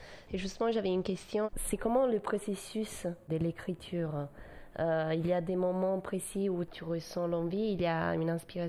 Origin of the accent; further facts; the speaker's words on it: Italy; probablement aussi parce que en tant qu'italienne